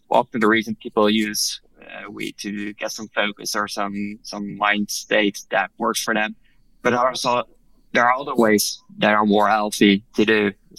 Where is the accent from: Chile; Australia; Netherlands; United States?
Netherlands; Amsterdam, North Holland; I never smoke weed, even though I'm from Amsterdam.